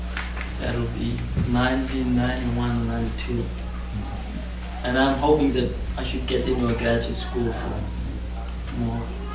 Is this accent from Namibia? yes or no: yes; Namibia; from Namibia, and I'm from the central west part of Namibia, which is pretty much a rural area. And my parents live in a really small place, you know, it's not even a town, but it's just a place to live in.